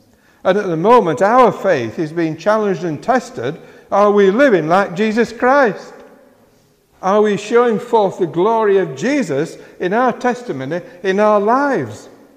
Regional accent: Yorkshire and the Humber, United Kingdom; I was brought up in the Primitive Methodists in West Yorkshire. And the Primitive Methodists were the most evangelical of the Methodist movement.

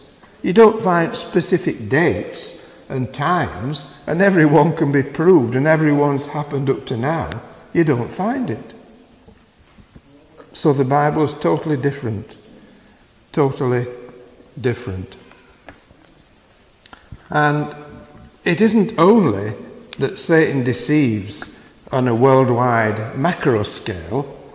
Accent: Yorkshire and the Humber, United Kingdom; being a Yorkshireman.

